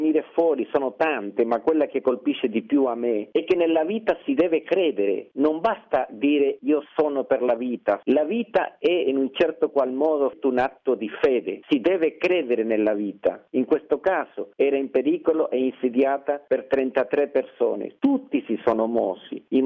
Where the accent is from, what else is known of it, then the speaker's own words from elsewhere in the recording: Chile; una grande allegria come cileno e come persona qualunque